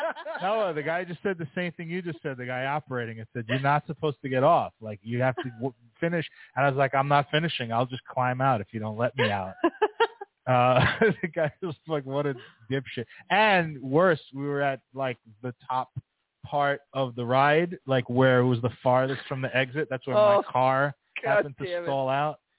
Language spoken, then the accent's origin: English; Brooklyn, New York, United States; So she wasn't from Brooklyn, so I was from Brooklyn, and she's like, what's there to do in Brooklyn?